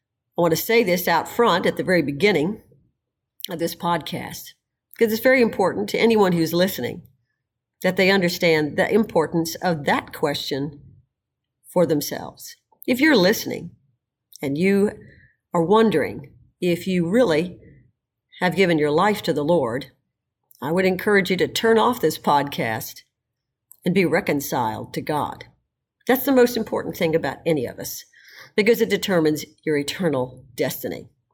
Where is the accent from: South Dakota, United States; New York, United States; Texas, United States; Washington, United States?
Texas, United States; Houston; also born or lived in Dallas; I'm from Houston originally, grew up there, went to high school there, and then I went to a university in Dallas, Texas.